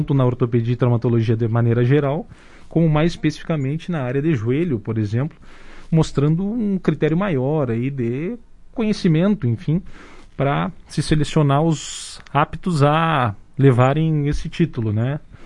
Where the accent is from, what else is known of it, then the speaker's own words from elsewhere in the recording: Dom Pedrito, Rio Grande do Sul, Brazil; also born or lived in Passo Fundo; em Dom Pedrito, minha cidade natal, me mandaram para lá para pagar um ano de quartel